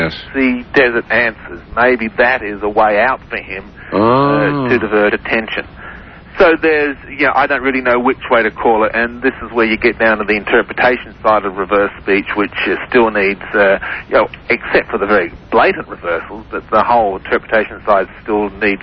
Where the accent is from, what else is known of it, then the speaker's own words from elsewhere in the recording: Australia; accent: Australian; See, desert answers. I'm going to, or answers, there's my Aussie accent.